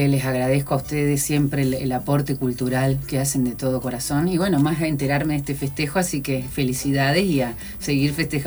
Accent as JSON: {"language": "Spanish", "town": "Paraná", "region": "Entre Ríos", "country": "Argentina", "tie": "born or raised there", "also_born_or_lived": "Buenos Aires", "said": "Soy, digamos, nacida en la ciudad de Buenos Aires, en la provincia de Buenos Aires, pero criada desde mi niñez acá en Paraná, o sea, mi vida se ha hecho y yo me siento entrerriana por adopción, por supuesto, porque me he criado acá."}